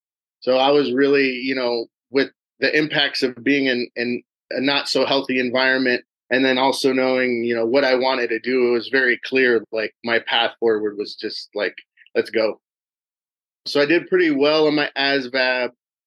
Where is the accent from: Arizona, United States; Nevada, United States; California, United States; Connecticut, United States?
Arizona, United States; Superior; I was born and raised in Arizona, grew up mainly in a small town called Superior.